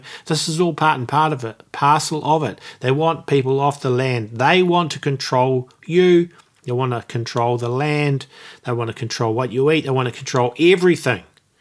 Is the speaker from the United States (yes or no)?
no; New Zealand; Now, as a New Zealander, the New Zealand government is actually put an injunction